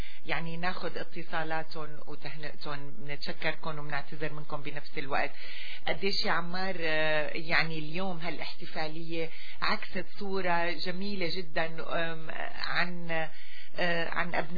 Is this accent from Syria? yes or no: yes; Syria; إن شاء الله يا رب نرجع منزور سوريا وهي بألف خير.